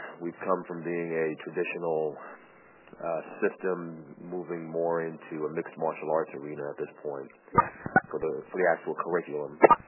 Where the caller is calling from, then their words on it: New York, United States; Upstate New York.